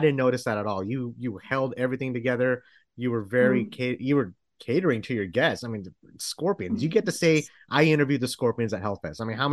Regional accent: Texas, United States; and here's the thing, I'm a Texan. That means a lot.

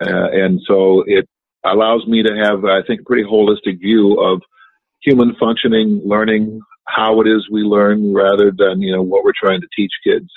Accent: Minnesota, United States; I grew up in Minnesota, and grew up on a dairy farm.

